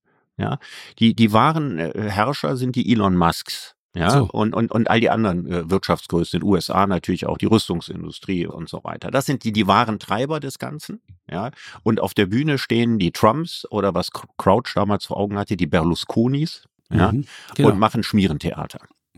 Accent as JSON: {"language": "German", "town": "Cologne", "region": "North Rhine-Westphalia", "country": "Germany", "said": "Also als Kölner sagt man immer"}